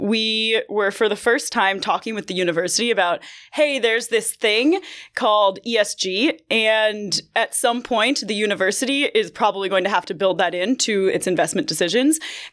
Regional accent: Connecticut, United States; Connecticut.

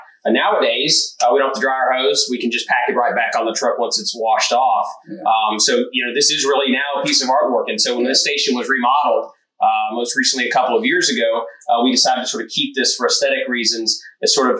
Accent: San Antonio, Texas, United States; I was born in San Antonio, Texas, and lived there all of my life.

